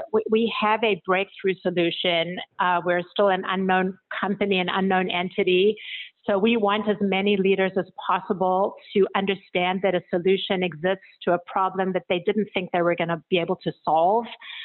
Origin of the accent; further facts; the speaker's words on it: South Africa; accent: South African; also born or lived in Europe; now in Bethesda, United States; based just outside Washington, D.C. in Maryland, Bethesda, Maryland. But my accent is from South Africa, where I was born, but I grew up in Europe. So a bit of a mix.